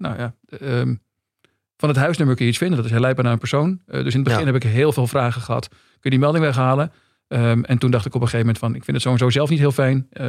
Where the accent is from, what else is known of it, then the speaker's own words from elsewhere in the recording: Hilversum, North Holland, Netherlands; Ik ben opgegroeid in Hilversum. Dat is Gooi en Vechtstreek, mocht het iemand interesseren. Dat is de kleinste veiligheidsregio die Nederland kent.